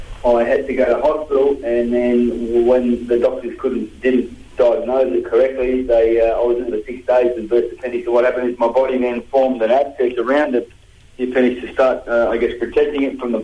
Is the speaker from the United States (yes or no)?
no; Australia; being an Aussie, mate, I did put my hand up first before anyone else did